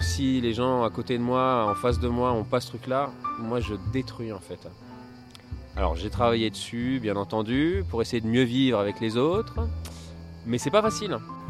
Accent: Nice, Provence-Alpes-Côte d'Azur, France; tu restes à Nice, parce qu'on est de Nice.

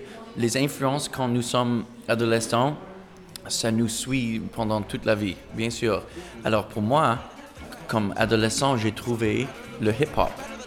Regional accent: Montreal, Quebec, Canada; je viens de Montréal et je viens d'un monde où il y a beaucoup de gens différents, beaucoup de langues, beaucoup de styles, beaucoup de cultures, beaucoup d'histoires.

